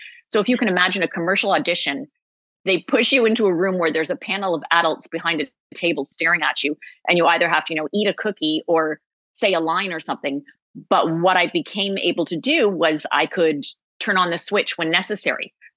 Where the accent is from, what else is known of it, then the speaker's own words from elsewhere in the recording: Toronto, Ontario, Canada; I am from Toronto